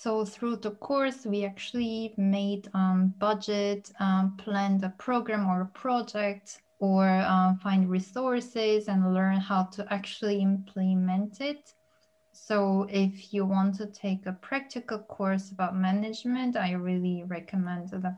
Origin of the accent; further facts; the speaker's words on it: Seoul, South Korea; So since I'm from Seoul, I want to focus on just Seoul because it's already a super big city.